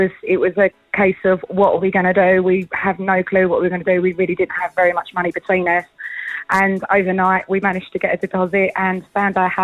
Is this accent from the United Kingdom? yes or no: yes; Braintree, East of England, United Kingdom; I'm constantly texting you on a Friday.